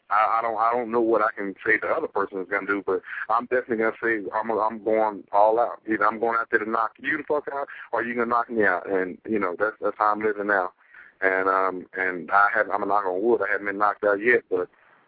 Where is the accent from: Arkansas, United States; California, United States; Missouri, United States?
Arkansas, United States; Hot Springs; I want to go back, to my hometown, to Hot Springs, Arkansas, and give back to the Boys and Girls Club